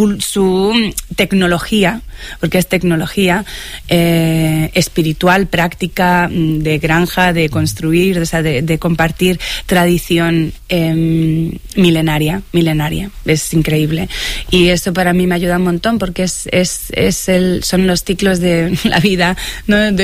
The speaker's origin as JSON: {"language": "Spanish", "town": "Madrid", "region": "Community of Madrid", "country": "Spain", "tie": "born or raised there", "said": "de venir a Madrid, al lugar donde yo nací, al lugar donde yo crecí, a este Madrid irreconocible"}